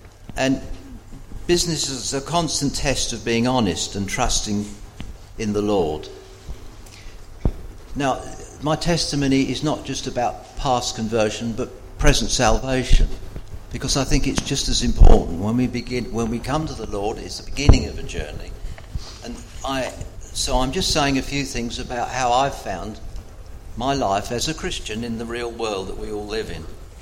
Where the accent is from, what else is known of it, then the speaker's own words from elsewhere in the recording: Wallington, London, United Kingdom; I was born in the London Blitz in Wallington, so I'm fairly homegrown. In, into a committed Christian family, and I was the oldest of five boys and a girl.